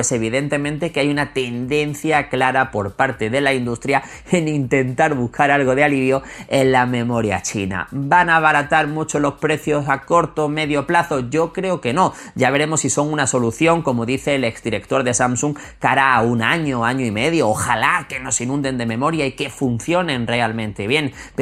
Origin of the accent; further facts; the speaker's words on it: Málaga, Andalusia, Spain; la playita también, a mí me encanta, soy de Málaga